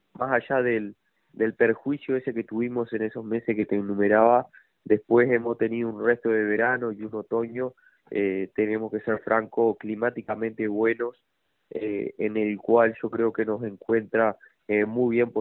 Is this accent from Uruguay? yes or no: yes; Florida, Uruguay; Yo estoy en la zona sur, soy del departamento de Florida.